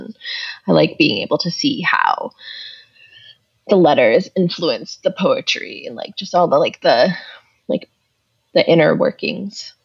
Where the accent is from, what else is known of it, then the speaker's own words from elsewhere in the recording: Massachusetts, United States; I grew up in Massachusetts, and so did she.